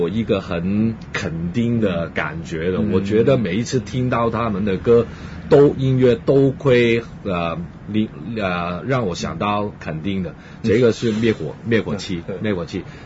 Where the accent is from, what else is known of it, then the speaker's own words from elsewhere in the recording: Hong Kong; 想到一首歌送给我们香港人